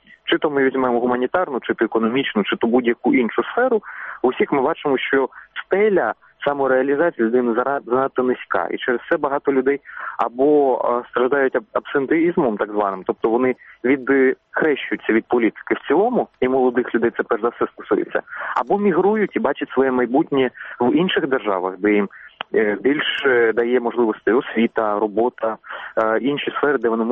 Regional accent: Horlivka, Donetsk Oblast, Ukraine; я сам з Горлівки, з ходу українського промислового міста

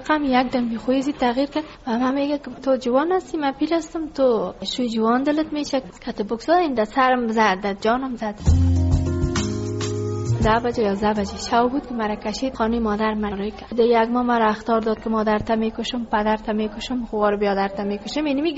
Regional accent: Ghazni, Afghanistan; now in Kabul, Afghanistan; که ما کابل آمدیم، از غزنی هستیم.

